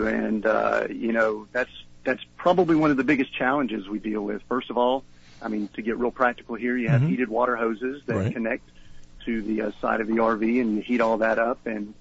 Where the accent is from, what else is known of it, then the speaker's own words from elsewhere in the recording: Georgia, United States; I grew up in Georgia, a small town just outside of Atlanta, and we pretty much lived in that geographic area. I had family in Mississippi.